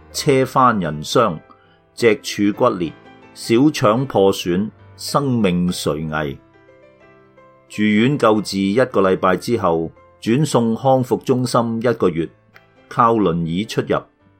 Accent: China; 和很多来自中国大陆的移民一样，我从小生活在信仰缺失的社会，接受的亦都是无神论教育，一直不相信有神

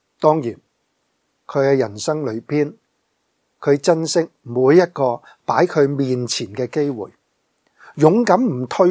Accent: China; 我们中国人有一句的说话，子不教，父之过。

